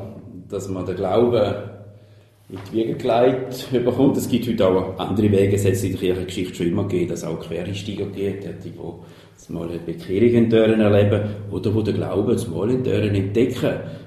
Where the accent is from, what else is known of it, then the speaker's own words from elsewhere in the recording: Wolfertswil, St. Gallen, Switzerland; Wir haben einen Pfarrer in Wolfertswil, wo ich aufgewachsen bin.